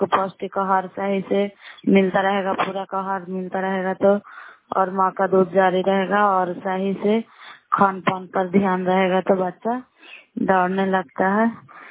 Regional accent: Bihar, India; नालंदा जिला कराए ब्लॉक की निवासी हूँ

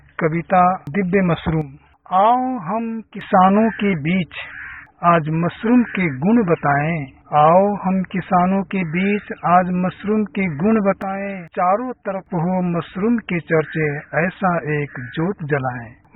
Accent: Bihar, India; बंगरा, ward number 1, post कुबोलीराम, जिला समस्तीपुर के निवासी हूँ।

